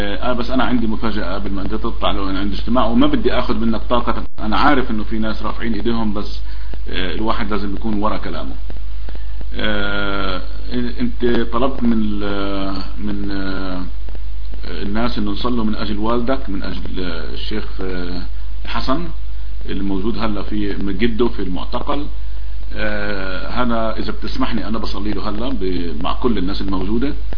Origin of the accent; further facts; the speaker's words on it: Palestine; نحن نصلي الآن أيضا صلاة كفلسطينيين وكمسيحيين مؤمنين من خلفية إسلامية